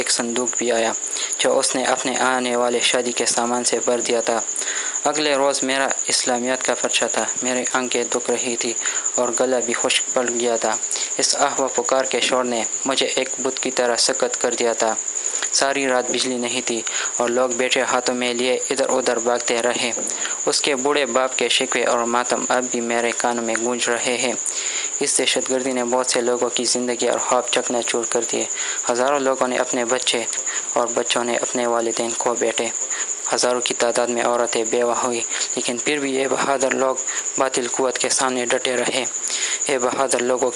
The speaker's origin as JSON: {"language": "Urdu", "town": "Peshawar", "region": "Khyber Pakhtunkhwa", "country": "Pakistan", "tie": "born or raised there", "said": "اور عمر 22 سال ہے, جو پیدائش سے اب تک اپنے شہر پشاور میں گزر رہا ہے."}